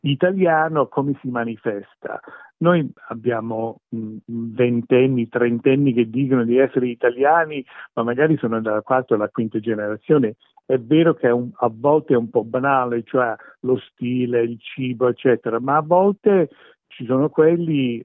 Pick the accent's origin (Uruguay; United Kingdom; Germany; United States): United States; Quindi sono un americano di origine italiana, però a volte mi sento più italiano che americano e a volte più americano che italiano.